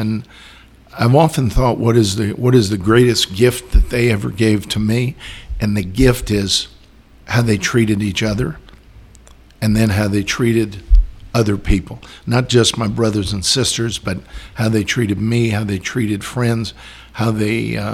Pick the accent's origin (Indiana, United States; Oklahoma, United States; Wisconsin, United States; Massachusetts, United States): Massachusetts, United States; Boston; now in West Palm Beach, United States; And that happened in the 50s when we moved down here from Boston to the West Palm Beach area.